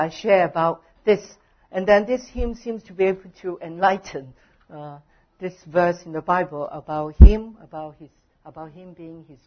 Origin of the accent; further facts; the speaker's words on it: United Kingdom; See, I come from England. We have some lovely food you haven't tasted before.